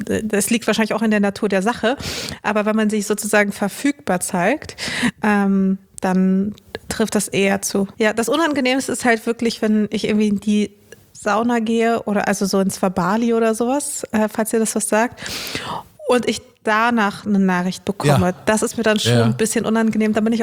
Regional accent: Dortmund, North Rhine-Westphalia, Germany; also born or lived in Chișinău, Moldova / Cologne / Wuppertal; now in Berlin, Germany; 2012 und vorher habe ich in Köln gewohnt und davor ganz kurz in Wuppertal, davor in Dortmund und geboren bin ich in Chișinău, in der ehemaligen Sowjetrepublik, ja. In der ehemaligen UdSSR, genau.

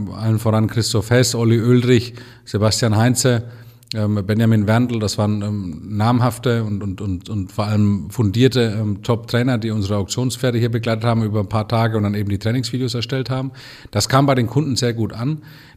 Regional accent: Southern Germany, Germany; War mir jetzt als Süddeutscher

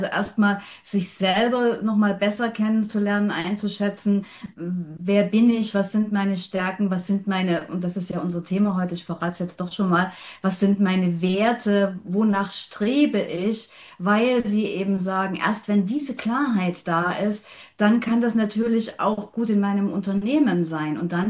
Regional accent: Leipzig, Saxony, Germany; ich komme aus Leipzig und ich bin in der Welt zu Hause.

